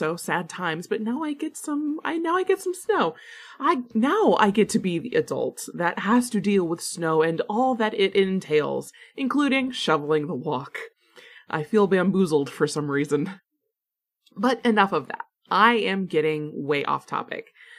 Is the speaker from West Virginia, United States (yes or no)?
no; Florida, United States; Yes, I am from one of those weird sunny places, why are you asking? Yeah, it was kind of weird growing up in Central Florida, just a little bit odd.